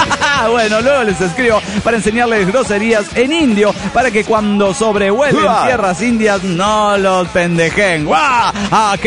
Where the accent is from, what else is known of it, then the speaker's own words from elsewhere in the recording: Culiacán, Sinaloa, Mexico; yo, como buen mexicano y culichi que soy